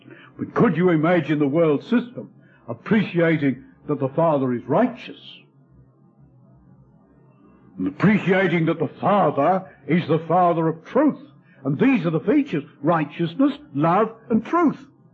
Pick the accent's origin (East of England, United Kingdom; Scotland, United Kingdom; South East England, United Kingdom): East of England, United Kingdom; Ipswich; One of the times I went down home to my hometown of Ipswich, I was going along the street